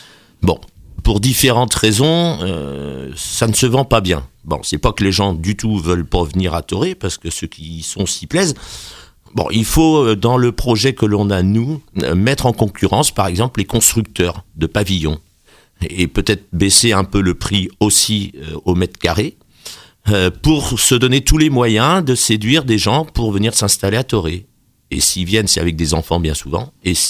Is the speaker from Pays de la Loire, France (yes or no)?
yes; Cholet, Pays de la Loire, France; Moi, à l'origine, j'étais de Cholet, voilà.